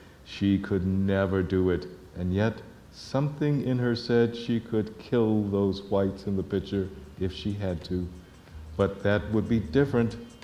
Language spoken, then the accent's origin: English; Charlottesville, Virginia, United States; I grew up in Virginia, which we might recall during the early parts of the Civil Rights Movement closed several of its counties and cities, including the city of Charlottesville, where I was born